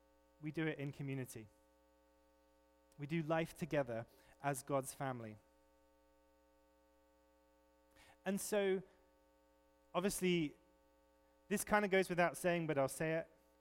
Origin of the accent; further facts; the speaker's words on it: England, United Kingdom; I mean, being English, I have to say this one, whether you should put the milk in before the tea or after the tea